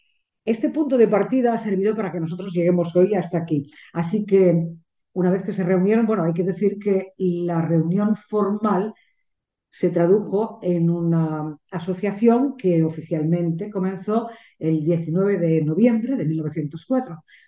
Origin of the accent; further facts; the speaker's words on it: Alicante, Valencian Community, Spain; Hombre, es que somos de Alicante.